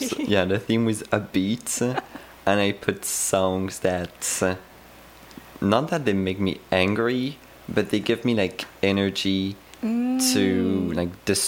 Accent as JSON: {"language": "English", "region": "Brittany", "country": "France", "second_language": "English", "said": "I'm from Brittany, France, and so we get, like, storms of wind"}